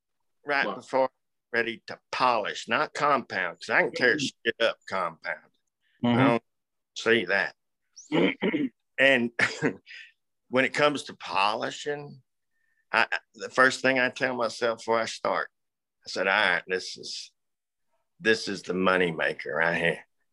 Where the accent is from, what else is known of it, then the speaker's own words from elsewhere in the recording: Odessa, Texas, United States; I'm from Odessa, Texas.